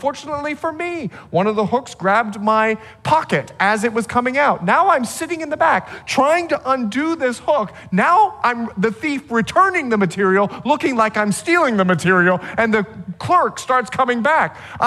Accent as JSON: {"language": "English", "country": "Bahamas", "said": "I'm from the Bahamas. That's what we do. We fish and we eat fish."}